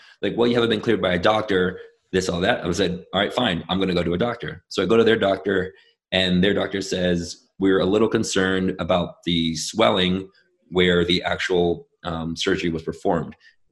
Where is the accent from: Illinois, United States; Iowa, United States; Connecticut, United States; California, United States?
California, United States; I'm a Californian.